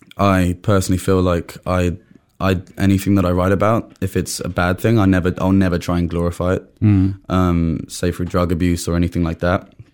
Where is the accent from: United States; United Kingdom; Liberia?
United Kingdom; London; growing up in London